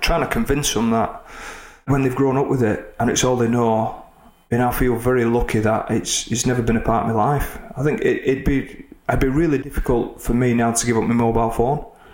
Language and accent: English; Oldham, North West England, United Kingdom; run through Oldham, my hometown.